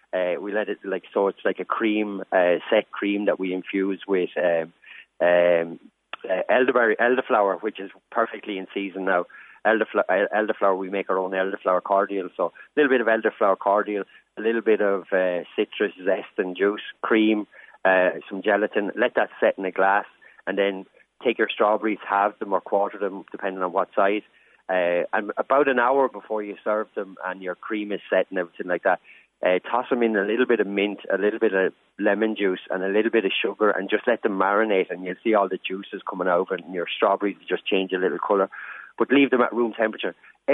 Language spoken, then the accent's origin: English; Gorey, County Wexford, Ireland; now in Limerick, Ireland; we drove by a berry farm just outside my hometown and they had these troughs of strawberry plants. I was like, I'm bringing Wexford strawberries to Limerick.